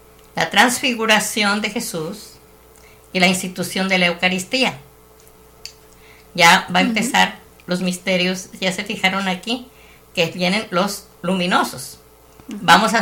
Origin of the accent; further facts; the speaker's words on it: Jalisco, Mexico; Nosotros en Jalisco, porque yo soy de Jalisco.